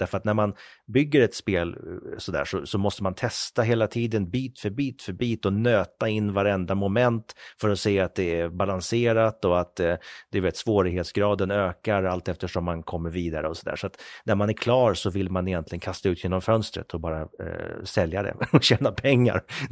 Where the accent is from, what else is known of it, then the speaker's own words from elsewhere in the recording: Sweden; accent: Swedish; jag lyckades få bort min svenska accent när jag var ganska ung.